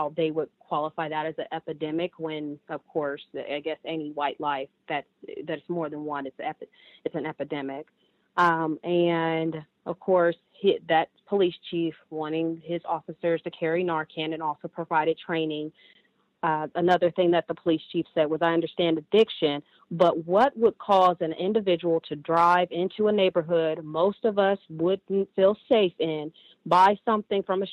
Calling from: Ohio, United States; from Ohio. I'd actually recently moved. I moved from Ohio to Nevada

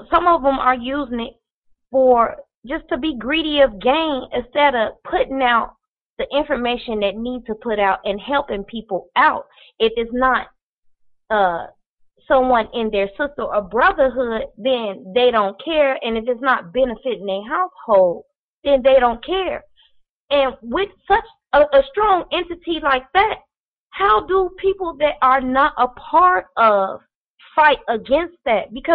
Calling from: Chicago, Illinois, United States; I'm calling from Chicago, Illinois.

